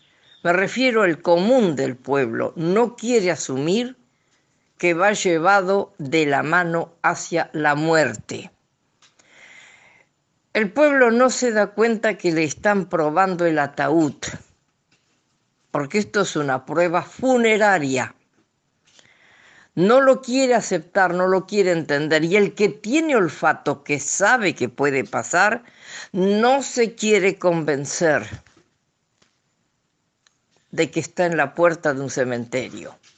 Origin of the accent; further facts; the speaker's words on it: Argentina; Somos argentinos y nos vemos en la encrucijada más dolorosa